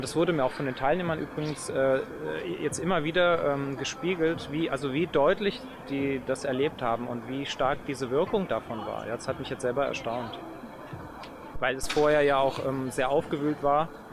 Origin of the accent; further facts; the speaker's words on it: Germany; now in Switzerland; Ich komme aus der Schweiz, da wohne ich inzwischen, komme aber ursprünglich aus Deutschland